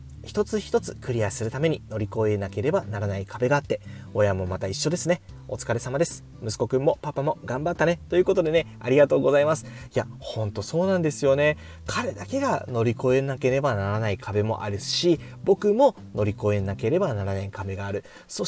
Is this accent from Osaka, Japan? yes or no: yes; Osaka, Japan; なんせ大阪生まれの大阪育ち、うどんと粉もんで育った人間なので